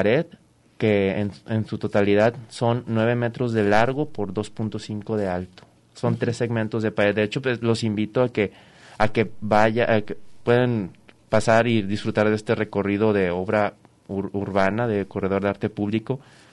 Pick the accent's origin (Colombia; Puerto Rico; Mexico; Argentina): Mexico; Reynosa, Tamaulipas; Soy de Reynosa, así es.